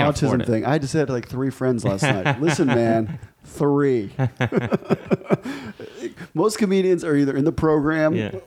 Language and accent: English; Ecuador; Listen, man, I grew up in Ecuador where there was very limited marketing in the 80s